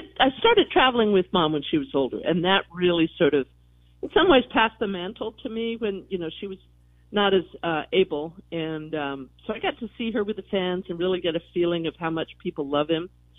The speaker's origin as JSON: {"language": "English", "region": "Colorado", "country": "United States", "tie": "born or raised there", "said": "Well, I grew up in Colorado."}